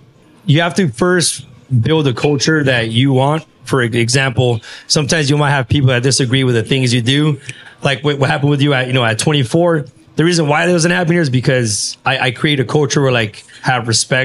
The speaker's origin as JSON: {"language": "English", "town": "Torreón", "region": "Coahuila", "country": "Mexico", "tie": "born or raised there", "said": "I actually want to start off in my hometown in Torreon, Coahuila. It's in Mexico."}